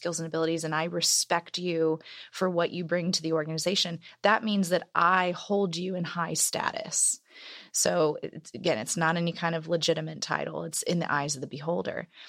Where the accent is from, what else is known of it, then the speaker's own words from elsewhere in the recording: Kentucky, United States; I grew up in Kentucky and I had to leave for a while, but now I'm back and this is what I love about Kentucky.